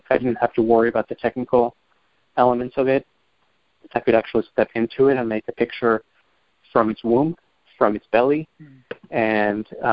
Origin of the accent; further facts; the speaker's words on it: Peru; I'm Peruvian, I'm from Peru, I was born and raised there